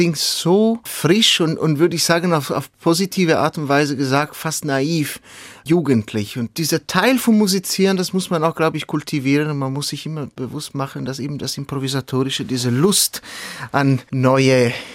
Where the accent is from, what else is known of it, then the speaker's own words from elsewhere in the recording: Ticino, Switzerland; Ich komme aus dem Tessin, also da gibt es auch nicht gerade wenig Kirchen. Eine Region, die noch relativ katholisch geprägt ist.